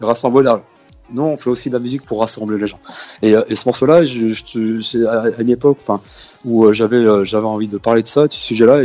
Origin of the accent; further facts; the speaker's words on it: Saint-Étienne, Auvergne-Rhône-Alpes, France; nous, on est de Saint-Étienne, machin, mais moi, je suis un fils de mineur.